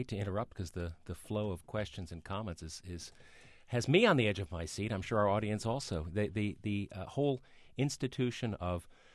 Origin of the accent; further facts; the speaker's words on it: Albany, New York, United States; And growing up in Albany, I think we had a Whitney's department store.